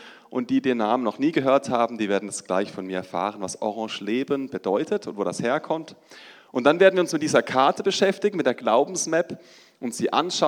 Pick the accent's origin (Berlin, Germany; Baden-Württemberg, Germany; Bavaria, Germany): Baden-Württemberg, Germany; now in Muttenz, Switzerland; Wir wohnen seit 8,5 Jahren in Muttenz. Wir sind ursprünglich aus Deutschland, gerade über die Grenze rüber, im Dreiländereck groß geworden